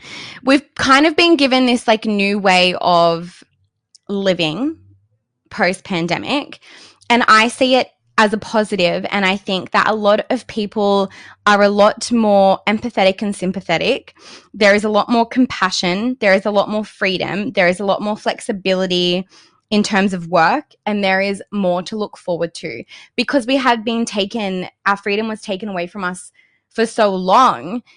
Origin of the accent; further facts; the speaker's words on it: Sydney, New South Wales, Australia; now in Gold Coast, Australia; I grew up in Sydney, Australia. And I moved to the Gold Coast exactly 1 year ago